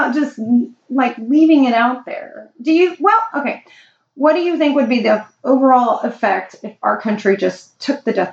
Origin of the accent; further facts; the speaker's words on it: United States; I do not know, but as an American, I don't truly care that much.